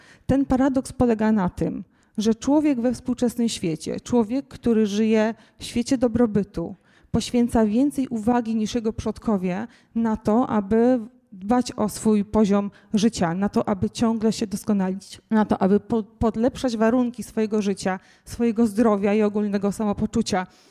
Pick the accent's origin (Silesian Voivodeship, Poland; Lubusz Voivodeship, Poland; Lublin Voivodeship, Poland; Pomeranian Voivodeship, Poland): Pomeranian Voivodeship, Poland; Słychać, że jestem z Pomorza